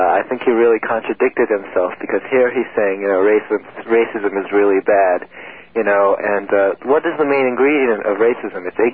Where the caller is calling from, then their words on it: Setauket, New York, United States; I'm calling from Setauket.